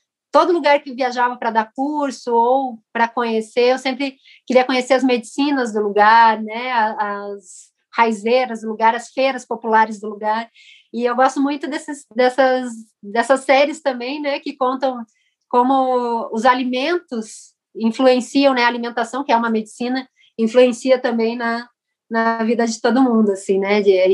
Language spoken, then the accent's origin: Portuguese; Paraná, Brazil; Eu sou aqui do Paraná